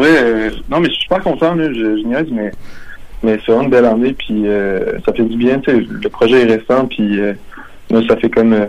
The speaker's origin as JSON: {"language": "French", "town": "Quebec City", "region": "Quebec", "country": "Canada", "said": "je suis fier de venir de Québec."}